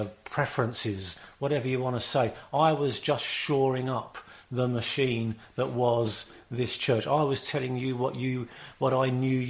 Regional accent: London, United Kingdom; I'm a European. Not only am I European, I'm English. Not only am I English, but I'm a Londoner.

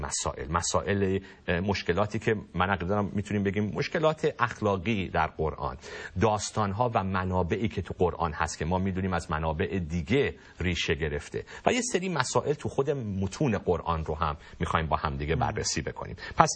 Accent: Iran; moved away; وقتی خودم از ایران اومدم بیرون و خودم به این سوال رسیدم

